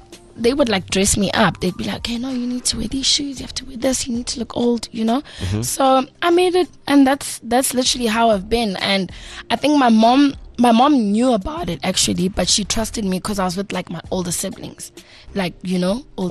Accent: Tembisa, Gauteng, South Africa; I grew up in Tembisa. I went to school in Midrand. We started school in Midrand, and then I went to Halfway House Primary.

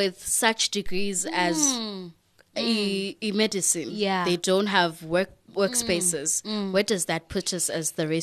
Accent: Bhisho, Eastern Cape, South Africa; where I come from, there was a strike of doctors. I'm from Ebisho.

